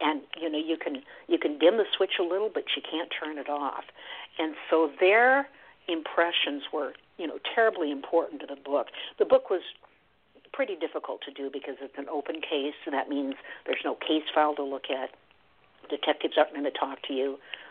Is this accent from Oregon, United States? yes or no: yes; Oregon, United States; I grew up in Oregon, so I'm kind of, you know, defend a little bit the fact that it's an Oregon story